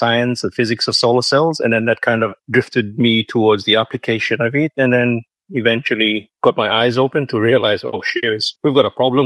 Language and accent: English; Port Moresby, National Capital District, Papua New Guinea; like growing up, I'm a Moresby kid. I grew up in Moresby. We did have blackouts then, but not as bad as today.